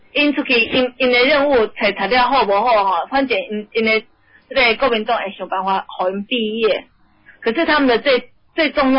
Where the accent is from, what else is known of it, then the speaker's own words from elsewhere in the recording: Taiwan; 因为我刚刚在台湾，小孩子啦哈，因为我们从小就在民主的环境中长大